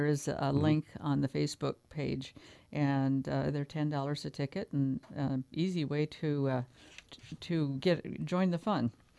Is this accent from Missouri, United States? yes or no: no; Fort Pierre, South Dakota, United States; I grew up in Fort Pierre, and I had never heard his name